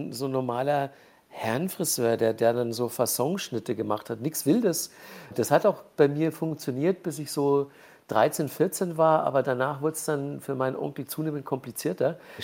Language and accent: German; Manching, Bavaria, Germany; Ja, so ein kleines Dorf hatte damals, glaube ich, so 5.000, 6.000 Einwohner. Und Ingolstadt, die nächstgrößere Stadt, ja, so 10 Kilometer entfernt. Und das war so der Mittelpunkt meines Lebens.